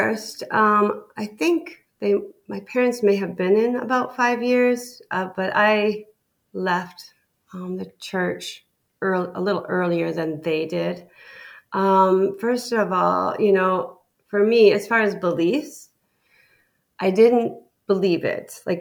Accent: Michigan, United States; So I grew up in Michigan, in Lower Michigan, the Lower Peninsula, the mitten part, as they say. So, and I lived on my grandfather's farm for a good bit of the time. We lived in a rural area.

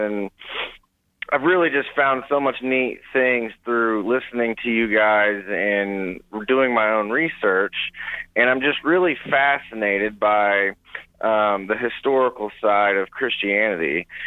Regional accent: Marion, Illinois, United States; I'm from Marion.

